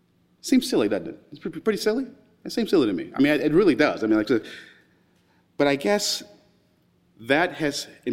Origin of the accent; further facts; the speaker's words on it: Kentucky, United States; now in New York, United States; I'm urban New Yorker, progressive, by way of Kentucky, by the way. I'm from Kentucky. So, you know, I'm a Kentucky New Yorker.